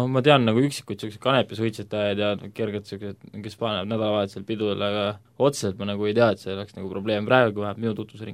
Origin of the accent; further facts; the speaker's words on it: Rakvere, Lääne-Viru County, Estonia; now in Tartu, Estonia; olen 22 aastanes, elan hetkel Tartus, pärit olen ma Rakvarest